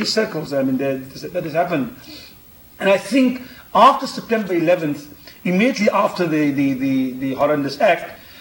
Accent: South Africa; You know, I'm from South Africa, by the way. The Dutch Reformed Church institutionalized apartheid. I don't fear Christianity, though the Christian church in my country endorsed it. I never hated the Christian. I went to a Catholic school.

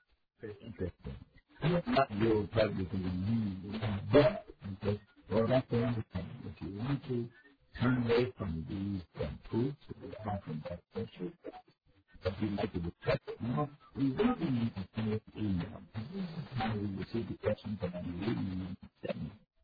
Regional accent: Texas, United States; Even in my home state of Texas

